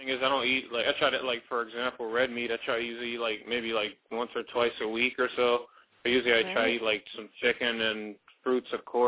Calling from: Silver Spring, Maryland, United States; from Silver Spring, Maryland.

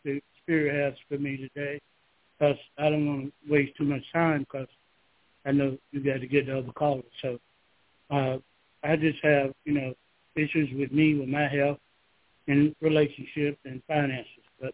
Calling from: Georgia, United States; I'm from Georgia.

